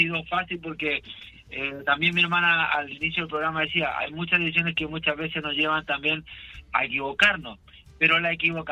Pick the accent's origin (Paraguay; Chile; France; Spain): Chile; soy nacido y criado en la República de Chile, ¿cierto? Soy chileno de nacimiento.